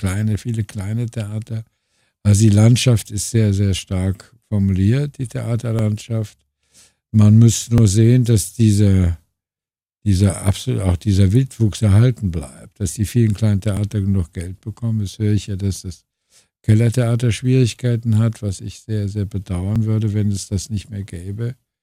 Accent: Cologne, North Rhine-Westphalia, Germany; moved away as an adult; also born or lived in Giessen / Munich; da bin ich in Gießen geboren, war aber ganz schnell wieder in Köln, bin hier aufgewachsen. Hab studiert in Köln an der Kölner Uni Theaterwissenschaft und Soziologie und Germanistik.

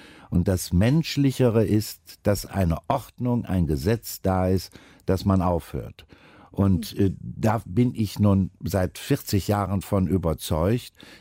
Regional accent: Düsseldorf, North Rhine-Westphalia, Germany; born there; Ich bin in Düsseldorf geboren. Wir wohnten da auf einer Etage in einem Miethaus.

